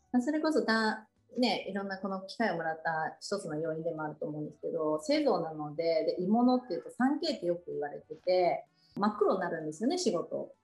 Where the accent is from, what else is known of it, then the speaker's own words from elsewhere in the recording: Handa, Aichi, Japan; はい、愛知県の半田市で、生まれも育ちも半田市でございます。